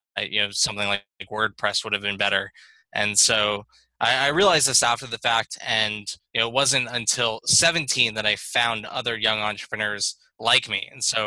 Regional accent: Florida, United States; So I grew up in South Florida in the United States, and started my first business at 15.

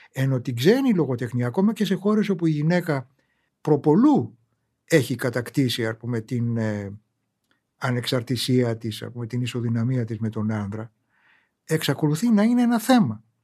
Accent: Greece; εγώ ντρεπόμουν από έξω ότι είμαι Έλληνας

